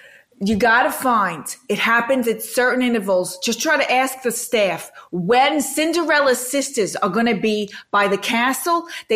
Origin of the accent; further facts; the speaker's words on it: Brooklyn, New York, United States; now in Boca Raton, United States; I live in Boca. I'm from Brooklyn, but I live in Boca now.